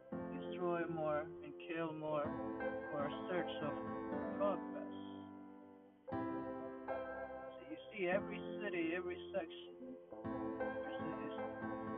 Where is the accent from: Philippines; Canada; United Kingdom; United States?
Philippines; Panglao, Central Visayas; born there; I was born in Panglao, Bohol.